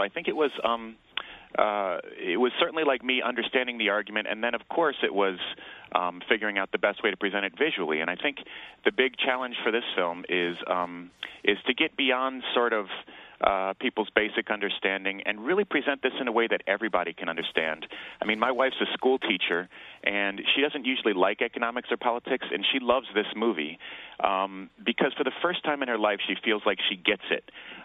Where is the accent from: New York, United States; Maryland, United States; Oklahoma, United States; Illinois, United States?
New York, United States; I grew up in Washington Heights, right across the George Washington Bridge